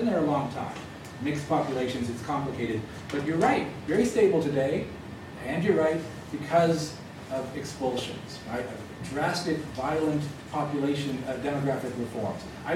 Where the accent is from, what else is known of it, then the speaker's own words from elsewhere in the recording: California, United States; I'm from California, and suddenly the marginal fringe California independence movement got much larger, and people were freaked out.